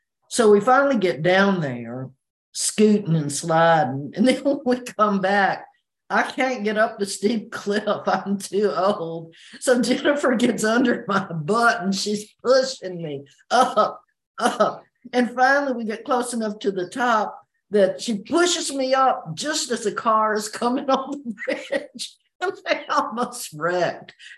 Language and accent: English; Lewisdale, Mississippi, United States; I'm from Lewisdale, Mississippi. Yes, a small town.